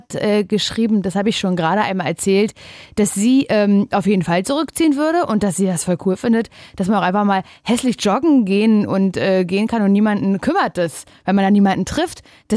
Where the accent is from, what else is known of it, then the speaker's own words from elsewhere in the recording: Parchim, Mecklenburg-Vorpommern, Germany; now in Berlin, Germany; ich komme aus Parchim. Ich habe gerade Nadine erklärt, wo Parchim ist. Es ist in Mecklenburg-Vorpommern in der Nähe von Schwerin, ziemlich dicht an der Grenze zu Brandenburg.